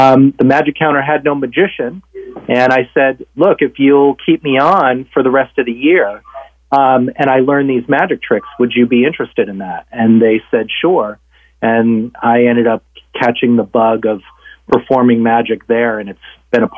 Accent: Rhode Island, United States; I was born and raised in Rhode Island.

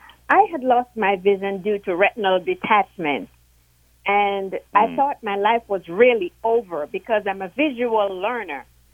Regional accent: Jamaica; now in Atlanta, United States; Originally, I'm from Jamaica, but I live in Atlanta, Georgia.

